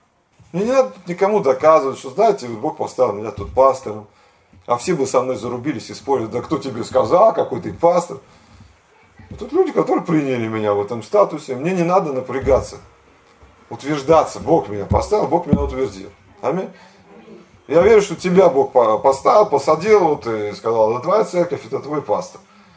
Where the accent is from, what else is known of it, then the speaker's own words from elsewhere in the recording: Saint Petersburg, Russia; born there; почему я родился в Санкт-Петербурге, а? А не в деревне Богдановка, а? где по логике мне следовало родиться.